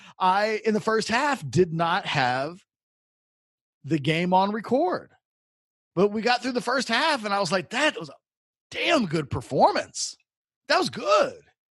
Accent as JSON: {"language": "English", "country": "United States", "said": "I'm an American. We win all of our championships in the last game of the season."}